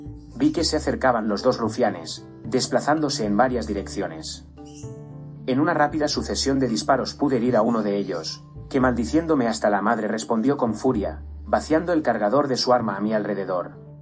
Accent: Puerto Rico; me decepciona el ver que día a día mi pueblo se hunde en los abismos de una superficialidad que parece no tener fin, pregonada primero por las infames redes sociales y ratificadas por la ignorancia de muchos puertorriqueños que creen todo lo que ven.

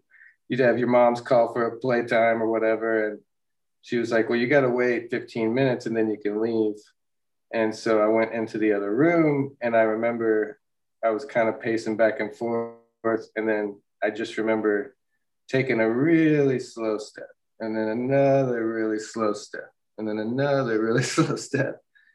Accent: Denver, Colorado, United States; And I was originally from Denver, so I had family there and I was living in Texas at the time.

